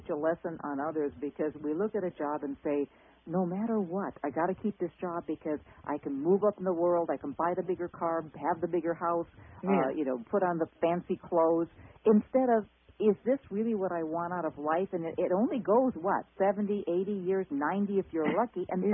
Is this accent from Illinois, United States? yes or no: yes; Chicago, Illinois, United States; When I was growing up in South Chicago, those were called weapons.